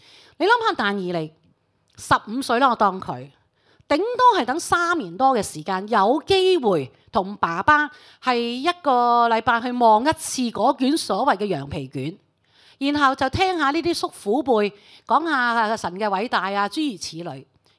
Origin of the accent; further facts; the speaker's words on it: China; 因为我们说我们中国人，我们什么都吃的嘛